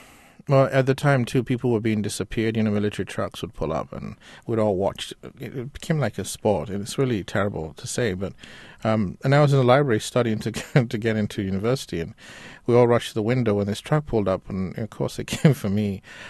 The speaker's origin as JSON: {"language": "English", "country": "Nigeria", "said": "So that even as an African writer, particularly me being a Nigerian writer"}